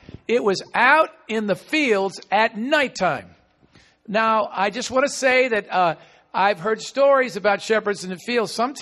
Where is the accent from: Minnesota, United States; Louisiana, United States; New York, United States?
New York, United States; And I'll tell you a little bit more about my experience growing up in New York area.